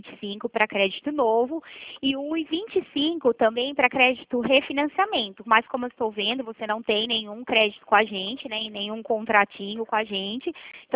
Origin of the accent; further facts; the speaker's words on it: Mogi Guaçu, São Paulo, Brazil; eu sou de Mogi Guaçu, da Poupacred.